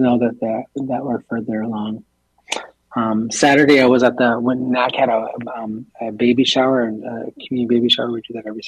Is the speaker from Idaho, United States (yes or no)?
no; Minneapolis, Minnesota, United States; I was raised right here in the South Minneapolis in the cultural corridor growing up. I was born and raised right here.